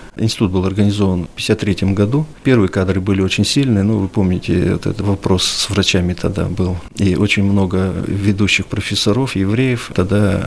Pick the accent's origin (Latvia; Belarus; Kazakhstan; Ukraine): Kazakhstan; now in Veliky Novgorod, Russia; Ну, это развал Советского Союза. Мы выходцы из Казахстана.